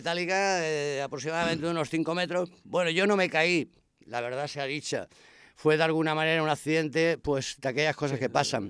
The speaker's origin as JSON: {"language": "Spanish", "town": "Barcelona", "region": "Catalonia", "country": "Spain", "tie": "born or raised there", "also_born_or_lived": "Antequera", "said": "Yo procedo de Barcelona, he crecido en Barcelona, mis padres me trajeron con 12 añitos más o menos"}